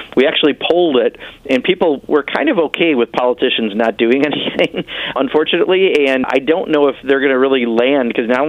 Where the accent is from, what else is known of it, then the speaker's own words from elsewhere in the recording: Kenosha, Wisconsin, United States; they went down to my hometown down in Kenosha, Wisconsin